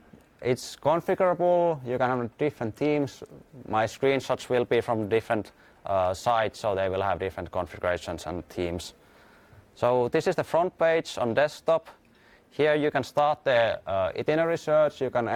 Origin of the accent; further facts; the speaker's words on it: Finland; I'm from Finland, as said